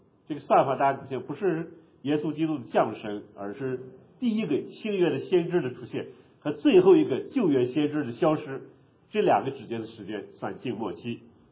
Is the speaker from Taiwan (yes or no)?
no; China; 我们中国人和外国人都很忙